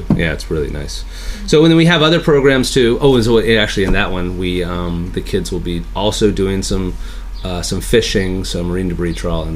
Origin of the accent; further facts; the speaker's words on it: Gloucester, Massachusetts, United States; Well, I'm from Gloucester.